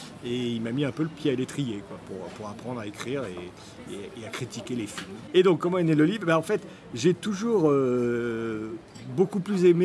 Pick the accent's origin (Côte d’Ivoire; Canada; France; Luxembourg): France; Provence-Alpes-Côte d'Azur; moved away as an adult; now in Paris, France; Je venais d'arriver à Paris, puisque je suis originaire du sud de Nice. Et je suis remonté à Paris pour faire mes études supérieures.